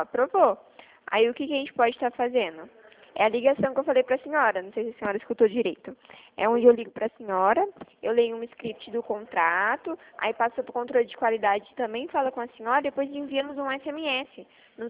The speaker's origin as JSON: {"language": "Portuguese", "town": "Limeira", "region": "São Paulo", "country": "Brazil", "said": "eu sou daqui de Limeira"}